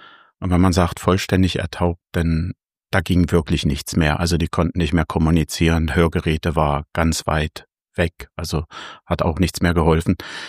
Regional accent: Magdeburg, Saxony-Anhalt, Germany; born there; now in Berlin, Germany; Nee, ich bin Stadtrand-Berliner, aber gebürtiger Magdeburger.

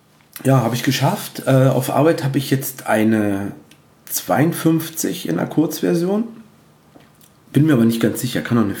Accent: Cottbus, Brandenburg, Germany; now in Peitz, Germany; also ich wohne ja in Peitz, Tono, bei uns in Cottbus, wo ich arbeite und wo meine Heimatstadt ist

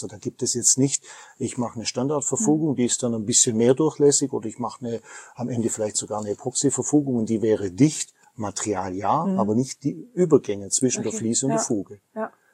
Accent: Baden-Württemberg, Germany; zumindest bei uns im Schwabenland

